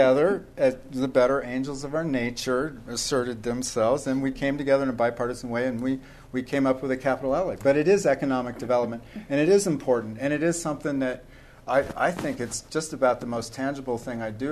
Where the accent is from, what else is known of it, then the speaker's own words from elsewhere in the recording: Ireland; And so at that point, it was like, I'm Irish. I'm sorry.